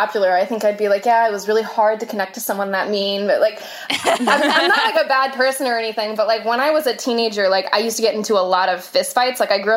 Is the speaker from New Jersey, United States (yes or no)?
yes; New Jersey, United States; born there; So that's the only reason I was born in New Jersey. Like, we weren't living there or anything.